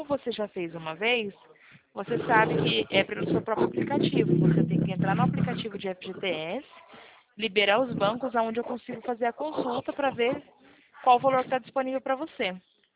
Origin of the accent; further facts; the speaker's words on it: Presidente Prudente, São Paulo, Brazil; eu sou do interior de São Paulo, em Presidente Prudente.